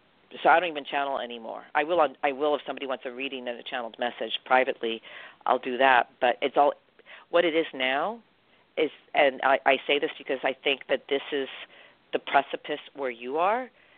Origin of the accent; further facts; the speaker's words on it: New York, United States; And I'm a New Yorker.